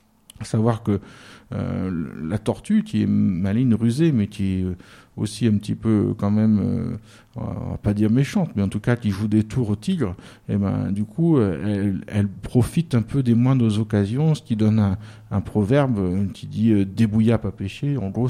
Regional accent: Brittany, France; quand j'ai grandi en Bretagne, et puis je me suis intéressé à la culture bretonne en me disant que c'était la culture de mon terroir, de mes racines.

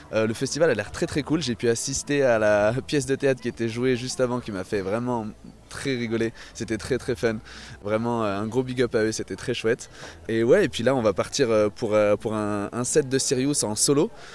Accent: Martinique; je suis originaire de la Caraïbe, de la Martinique

